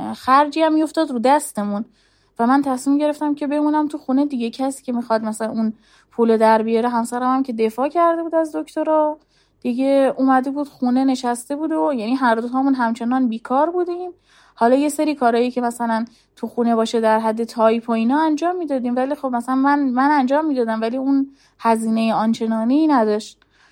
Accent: Zahedan, Sistan and Baluchestan, Iran; من یا تهران بودم یا شهر خودمون بودم، زاهدان بودم یا تبریز بودم

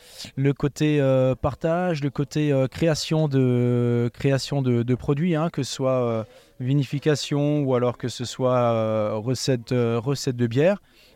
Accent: Grand Est, France; moi, je suis originaire d'Aiguissem, donc un petit village viticole à côté de Colmar.

